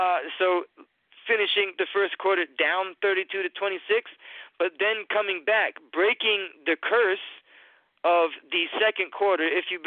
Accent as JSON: {"language": "English", "town": "New Bedford", "region": "Massachusetts", "country": "United States", "moved": "yes", "lives_now": "Tampa Bay, United States", "said": "I am originally from Massachusetts, from New Bedford, Mass., but I live down in Tampa Bay, Florida now"}